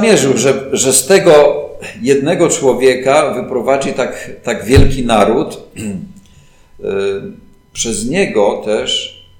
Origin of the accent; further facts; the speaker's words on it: Giżycko, Warmian-Masurian Voivodeship, Poland; sam pochodzę z Giżycka